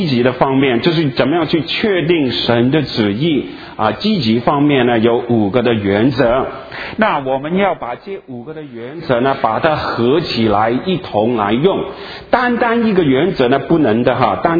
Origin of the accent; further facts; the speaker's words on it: Guangdong, China; 我广东人，饮茶吃饭